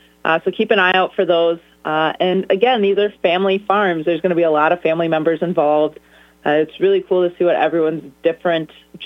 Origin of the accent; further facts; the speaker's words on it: Wisconsin, United States; even though we're all from Wisconsin